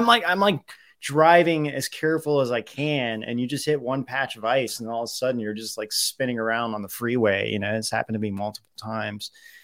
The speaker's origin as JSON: {"language": "English", "region": "Ohio", "country": "United States", "tie": "born or raised there", "said": "growing up in Ohio, you know, I experienced that a lot"}